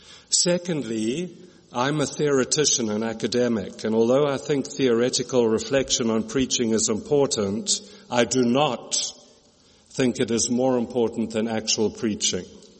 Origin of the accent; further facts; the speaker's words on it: South Africa; I grew up in South Africa, was ordained in the Church of England in South Africa, which I still am officially ordained there